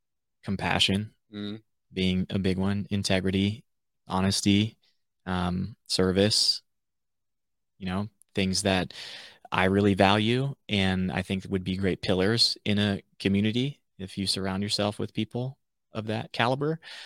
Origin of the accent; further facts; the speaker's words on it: the South, United States; you know, growing up in the South, there wasn't that many things to do.